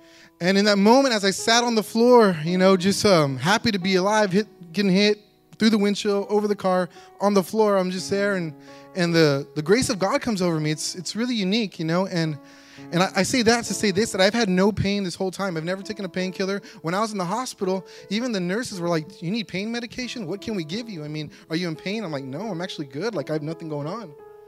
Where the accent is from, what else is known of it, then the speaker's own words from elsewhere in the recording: San Antonio, Texas, United States; Like I said, I'm from San Antonio, Texas.